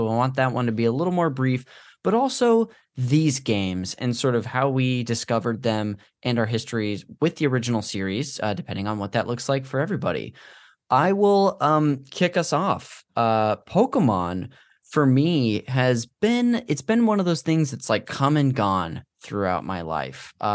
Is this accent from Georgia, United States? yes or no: no; Modesto, California, United States; our parents used to sing in the same choir at this church we went to growing up in Modesto.